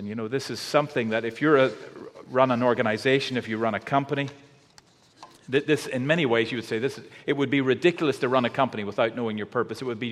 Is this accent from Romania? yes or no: no; Northern Ireland, United Kingdom; now in United States; So as you heard, I'm from Northern Ireland. I hope the accent's starting to kick